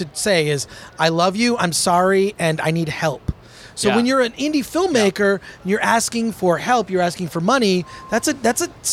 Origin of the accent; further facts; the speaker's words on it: Michigan, United States; now in Los Angeles, United States; I mean, I'm originally from Michigan, here I live in Los Angeles